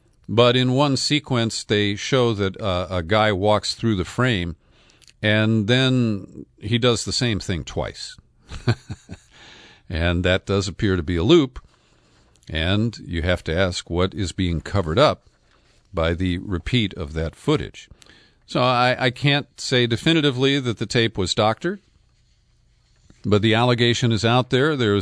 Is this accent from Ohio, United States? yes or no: yes; Cincinnati, Ohio, United States; Number 83 occurred in Cincinnati, my hometown.